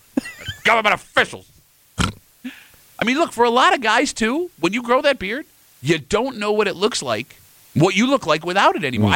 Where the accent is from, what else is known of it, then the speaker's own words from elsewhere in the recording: Ireland; But as an Irishman, I don't have to be like, yeah, my ancestors say I have to have this beard.